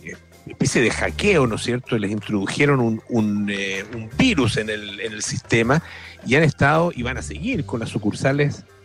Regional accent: Chile; cómo somos los chilenos

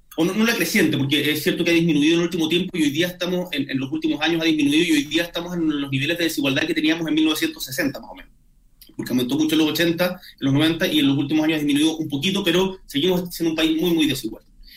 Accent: Magallanes and Chilean Antarctica, Chile; Yo soy de Magallanes y, por ejemplo, en el contexto de esta pandemia, que le ha pegado muy duro a Magallanes

